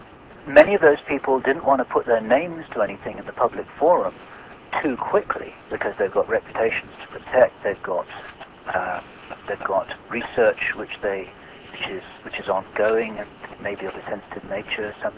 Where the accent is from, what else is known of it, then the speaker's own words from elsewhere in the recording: England, United Kingdom; now in United States; I'm English.